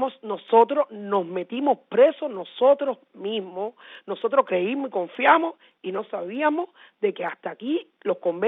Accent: Cuba; moved away; hace mucho tiempo salí de Cuba

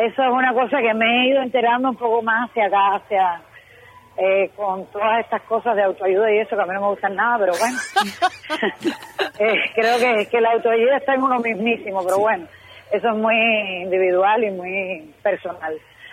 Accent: Cuba; moved away; Yo salí de Cuba en el año 96

